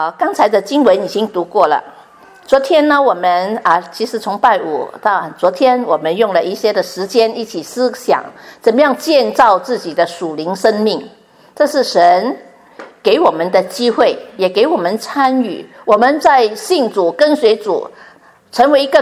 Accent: Chaozhou, Guangdong, China; 我是潮州人，所以每一个人一听说你是潮州人就讲一句话，自己顾自己啊

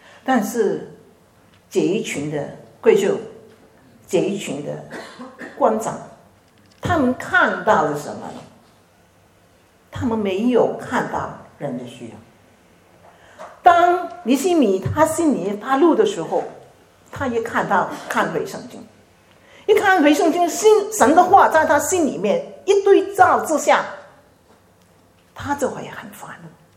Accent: China; 常常听说跟我们中国人打工是不太好的啊

